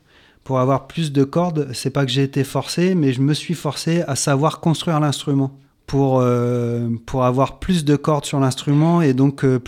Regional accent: Amiens, Hauts-de-France, France; Alors, on est tous amiénois dans le groupe.

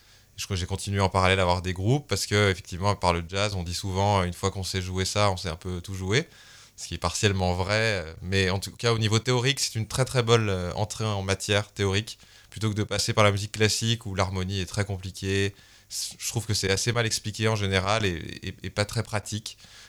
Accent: Annecy, Auvergne-Rhône-Alpes, France; dès que je suis rentré chez moi à Annecy, de Paris, j'ai pris la guitare et j'ai commencé à apprendre.

